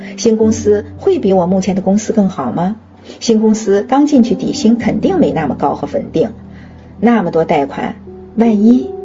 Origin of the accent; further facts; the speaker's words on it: Anhui, China; now in Jiangyin, China; 我出生在安徽大山里的一个农村，家境清贫，大学毕业后到了江阴，进了这家公司。